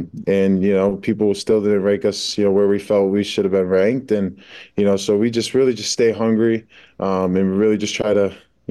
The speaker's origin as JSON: {"language": "English", "region": "Connecticut", "country": "United States", "tie": "born or raised there", "said": "I grew up in Connecticut."}